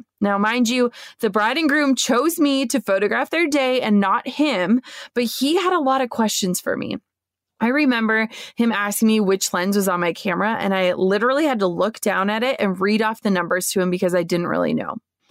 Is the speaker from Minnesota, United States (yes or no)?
yes; Minnesota, United States; I was over 6 hours away from my hometown in Minnesota.